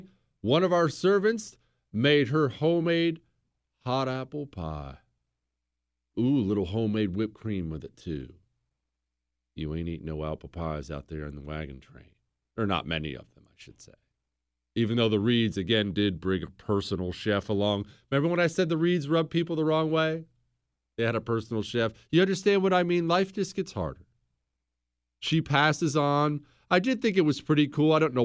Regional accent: Rocky Mountains, United States; And anybody who's ever been out west, I grew up in the Rocky Mountains

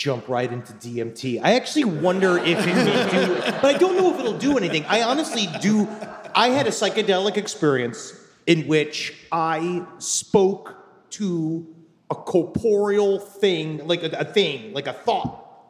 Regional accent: Hollywood, California, United States; I'm from Hollywood. I can take it.

